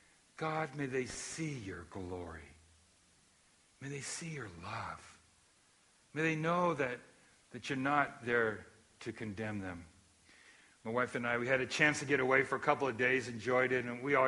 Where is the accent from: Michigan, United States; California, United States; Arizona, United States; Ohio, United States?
California, United States; It was like growing up in Southern California.